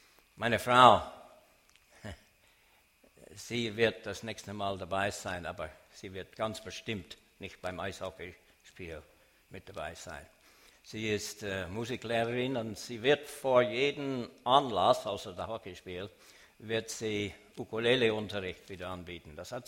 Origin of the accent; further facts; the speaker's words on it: Kingston, Ontario, Canada; moved away; also born or lived in Toronto; ich bin in Kanada geboren, in Toronto, aber aufgewachsen und unterrichtet habe in der Schule in Kingston, Ontario, nördlich der Vereinigten Staaten.